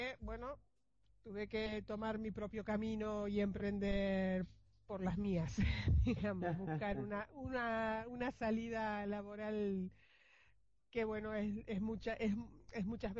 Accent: Argentina; moved away as an adult; now in Spain; soy de origen argentino, trabajé muchos años en Argentina y luego nos vinimos hacia España, es donde estoy ahora mismo desarrollando mi negocio.

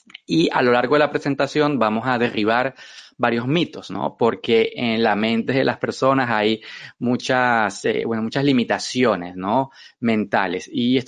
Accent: Venezuela; now in Madrid, Spain; soy venezolano, 43 años, en abril próximamente cumplo 43. Vivo en Madrid desde hace 4 años

